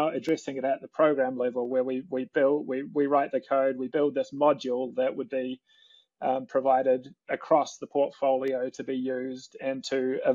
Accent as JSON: {"language": "English", "country": "New Zealand", "said": "My upbringing as a Kiwi"}